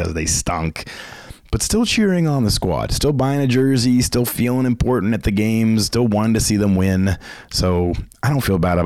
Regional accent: Boston, Massachusetts, United States; Yes, I am from Boston. I'm a lifelong Patriots fan.

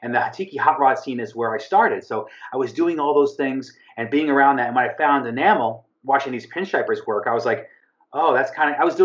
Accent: East Coast, United States; And that I didn't know growing up on the East Coast.

